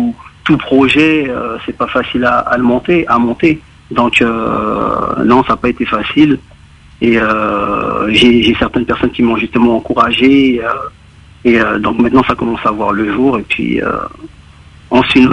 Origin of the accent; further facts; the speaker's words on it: Martinique, France; Donc, chez nous, en Martinique, Guadeloupe et Guyane, on appelle ça le groseille.